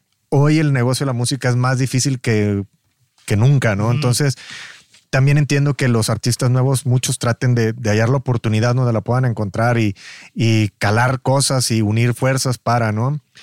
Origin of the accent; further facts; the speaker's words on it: Matamoros, Tamaulipas, Mexico; yo soy de Matamoros, de Morelos, como dicen, entonces yo crecí con la música norteña, sí. Yo crecí con la cumbia, yo crecí con todo eso